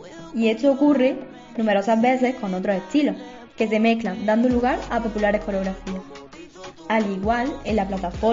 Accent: Andalusia, Spain; siendo andaluza

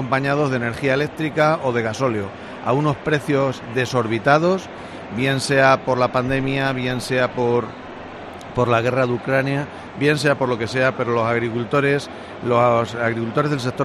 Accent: Castilla-La Mancha, Spain; nos tenemos que sentir como castellano-manchegos muy orgullosos

